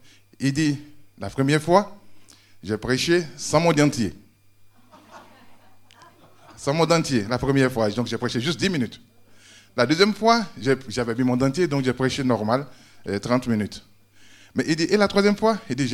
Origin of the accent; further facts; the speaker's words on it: Côte d’Ivoire; comme il a dit. Je suis ivoirien d'origine.